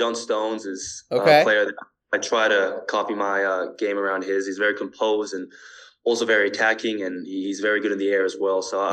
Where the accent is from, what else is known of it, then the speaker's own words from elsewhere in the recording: Sydney, New South Wales, Australia; born there; And then my mom is fully Japanese, Osaka, Japan. And then they met in Australia, and I was born in Sydney, Australia.